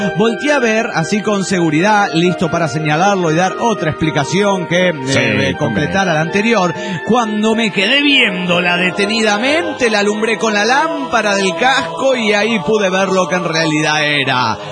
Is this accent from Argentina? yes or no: no; Juliaca, Puno, Peru; de Juliaca, Perú.